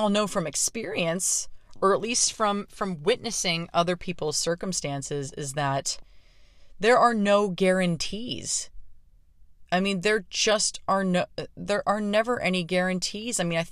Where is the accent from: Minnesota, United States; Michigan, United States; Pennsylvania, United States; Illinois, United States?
Pennsylvania, United States; Pittsburgh; among the many things, that I think kept me running from my hometown of Pittsburgh, which I've been in now for three straight months.